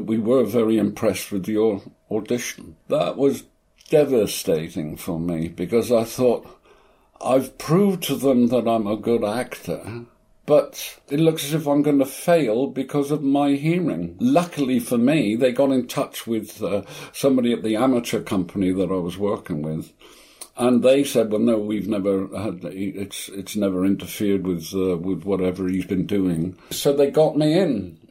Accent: South West England, United Kingdom; accent: Cornish; And because I come from Cornwall, I had a Cornish accent.

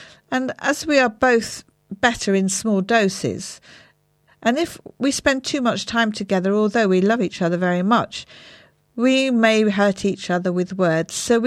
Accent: Great Yarmouth, East of England, United Kingdom; I was born in Yarmouth in the James Paget Hospital, and then I lived in Hopton Holiday Village, which was very pleasant.

